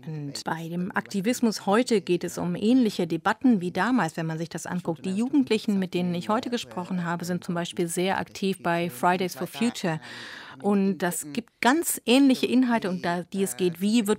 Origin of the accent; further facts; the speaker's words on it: United Kingdom; besonders auch in Großbritannien, wo ich herkomme.